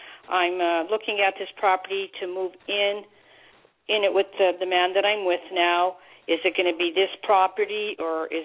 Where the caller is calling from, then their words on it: Pennsylvania, United States; I'm calling from Pennsylvania.